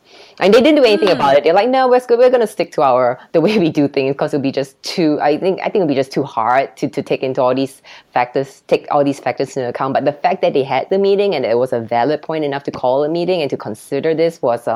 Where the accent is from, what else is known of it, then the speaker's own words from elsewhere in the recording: Singapore; now in United States; So I grew up in Singapore and it's a culture where children are seen and not heard.